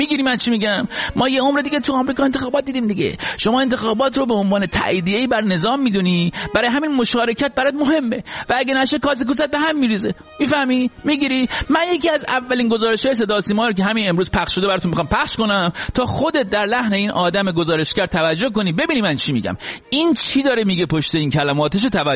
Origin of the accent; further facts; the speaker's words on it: Iran; آخه میدونی من ایرانی هستم